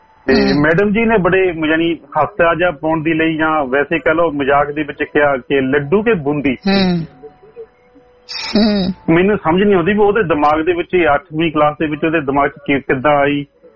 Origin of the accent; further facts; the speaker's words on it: Virk, Punjab, India; ਸਾਡਾ ਪਿੰਡ ਸੀ ਜੀ ਫਗਵਾੜੇ ਦੇ ਕੋਲ, ਪਿੰਡ ਵਿਰਕ, ਤੇ ਮੇਰਾ ਬਚਪਨ ਉੱਥੇ ਬੀਤਿਆ।